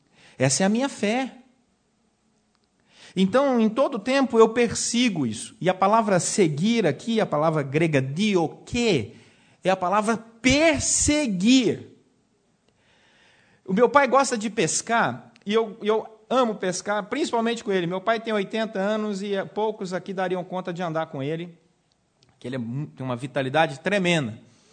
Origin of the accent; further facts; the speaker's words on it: Anápolis, Goiás, Brazil; como se diz lá na minha cidade, lá no interior de Goiás, uma cidade maravilhosa, se você não conhece, deveria conhecer, temos pacotes turísticos para Anápolis, Goiás.